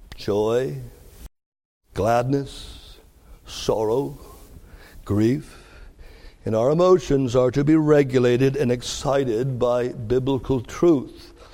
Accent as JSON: {"language": "English", "country": "Canada", "tie": "born or raised there", "said": "It happened a couple of times growing up in Canada."}